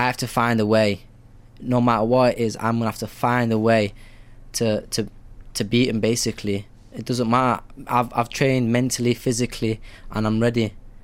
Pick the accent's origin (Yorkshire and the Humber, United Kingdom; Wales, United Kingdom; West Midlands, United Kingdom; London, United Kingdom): Yorkshire and the Humber, United Kingdom; Sheffield; Like, a lot of people know me in Sheffield, and I love fighting at my hometown. Stay in my own house the day before, and there's nothing better than fighting in your hometown.